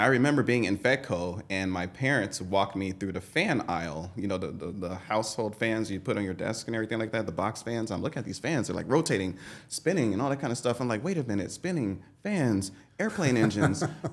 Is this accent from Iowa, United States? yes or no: no; Compton, California, United States; also born or lived in Inglewood; But I've been growing up in Compton most of my life. You know, I did start in Inglewood on Market Street from when I was born up until like 4 years old. But then we moved to Compton and I was there up until I was 18.